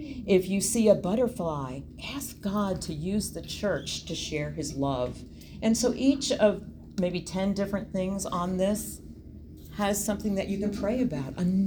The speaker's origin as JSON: {"language": "English", "region": "Virginia", "country": "United States", "said": "We're from Virginia. You know, Virginia is for lovers."}